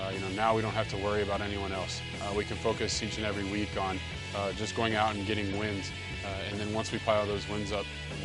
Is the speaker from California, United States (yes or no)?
no; Ohio, United States; now in Twin Cities, United States; I grew up in Ohio and was born and raised in Ohio, but I've grown so much over the last 7 years here living in the Twin Cities.